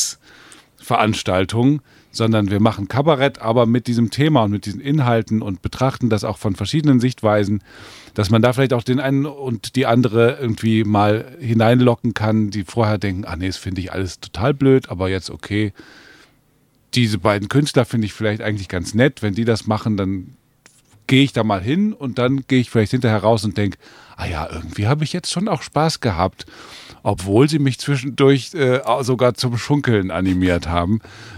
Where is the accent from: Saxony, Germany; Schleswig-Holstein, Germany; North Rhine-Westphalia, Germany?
North Rhine-Westphalia, Germany; Cologne; Und dann ist es ja bei uns in Köln genauso.